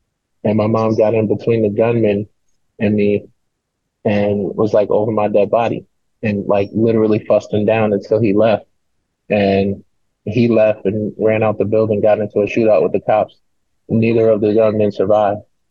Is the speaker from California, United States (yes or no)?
no; Bronx, New York, United States; I grew up in the Bronx, in a single parent home.